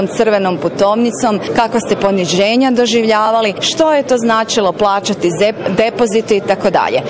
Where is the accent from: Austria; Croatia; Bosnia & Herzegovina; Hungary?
Croatia; Rijeka, Primorje-Gorski Kotar County; Ja sam kao Riječanka odlazila na utakmice